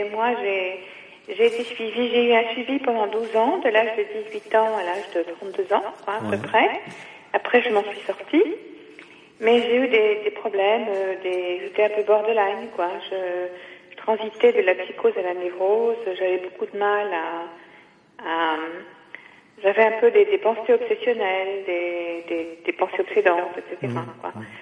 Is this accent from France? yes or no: no; Algeria; born there; Je suis née en Algérie, ma mère était juive d'Algérie, mon père était corse.